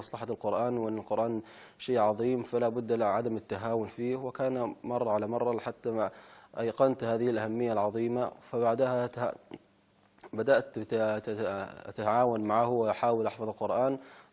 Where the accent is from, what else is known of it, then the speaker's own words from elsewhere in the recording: Kuwait; born there; مصري الجنسية، من مواليد الكويت، وبدرس في جامعة الكويت تخصص تفسير وحديث، وحفظت القرآن يعني في سن العاشرة.